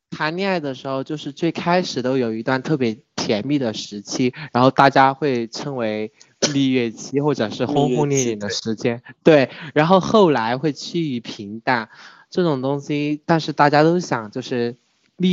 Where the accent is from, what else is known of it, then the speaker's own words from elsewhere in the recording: Zhaotong, Yunnan, China; 我是那个昭通那边的，然后九月份应该就上去读大学了